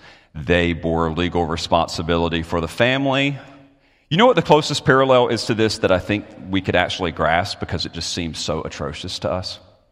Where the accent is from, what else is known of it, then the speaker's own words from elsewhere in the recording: United States; again, I'm American.